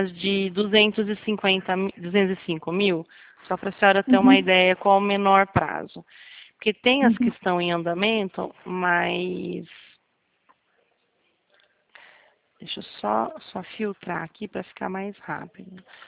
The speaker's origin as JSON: {"language": "Portuguese", "town": "Botucatu", "region": "São Paulo", "country": "Brazil", "said": "Isso, é que eu sou de Botucatu."}